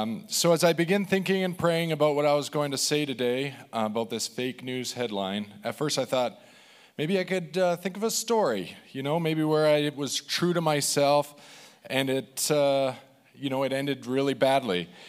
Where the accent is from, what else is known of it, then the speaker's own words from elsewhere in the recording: Wetaskiwin, Alberta, Canada; I grew up in Wetaskiwin with the likes of Jeremy Blackwood, Ben Darwin, Kendra Bigelow, the Canole Boys.